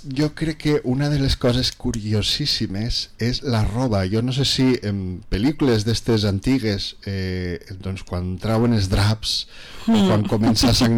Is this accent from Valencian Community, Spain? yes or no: yes; Vila-real, Valencian Community, Spain; born there; jo sempre dic que jo vaig néixer a Vila Real, però me van dur a Castelló.